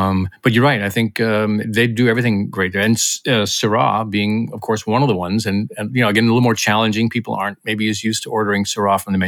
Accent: Yakima, Washington, United States; I mean, I'm from Yakima. Walla Walla is about 2 hours away, but they're very similar. Being on the east side of the state, you know, Washington State, kind of two states, really.

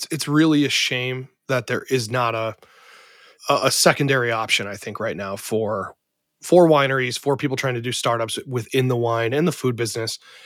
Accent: Midwest, United States; I grew up in the Midwest, and I've talked a lot on this podcast that my entry point was Franzia.

